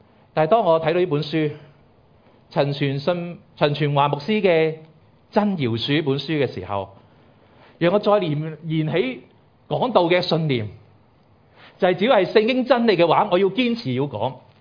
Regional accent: China

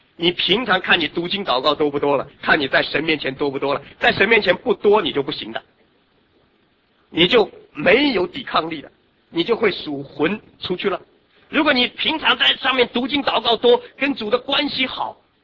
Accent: Hong Kong; now in Guam; 在我从香港来到关岛之前

